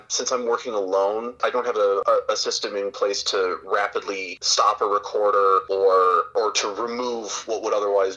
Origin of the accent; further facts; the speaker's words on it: Midwest, United States; Like, you know, I'm from the Midwest and I sound like it.